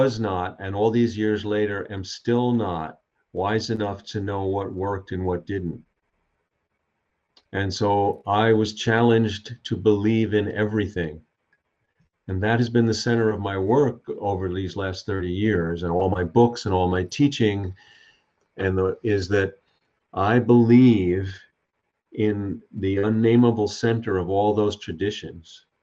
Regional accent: Long Island, New York, United States; I grew up on Long Island in outside of New York City in, you know, kind of middle, you know, middle, lower middle class little houses, you know, and I was raised Jewish and I am Jewish.

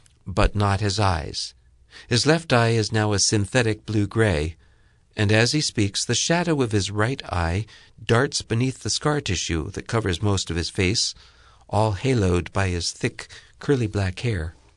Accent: New York, United States; I grew up in New York. I was a sighted kid until I was almost five.

